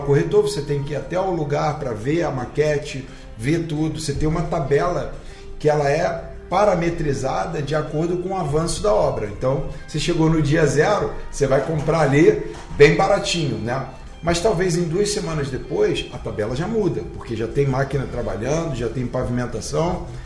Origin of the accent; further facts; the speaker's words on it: Rio de Janeiro, Brazil; Eu sou carioca, mas eu gosto da cultura baiana.